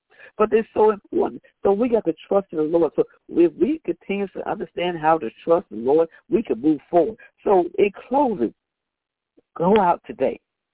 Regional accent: the South, United States; now in New York, United States; in New York, they don't say good morning, but some do, but I'm from the South, so I say good morning.

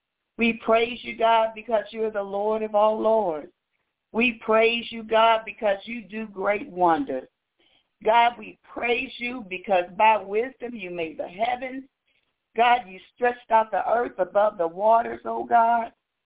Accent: Pearland, Texas, United States; I'm from Pearland, Texas.

